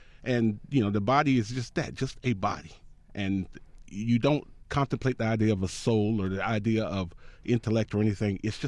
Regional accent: the South, United States; I grew up in the South, and I knew that there were certain places I shouldn't go, certain things I couldn't

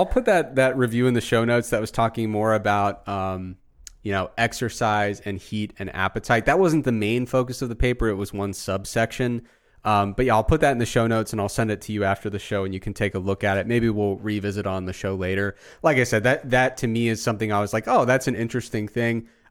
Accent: Midwest, United States; But because I'm from the Midwest, I cannot be rude.

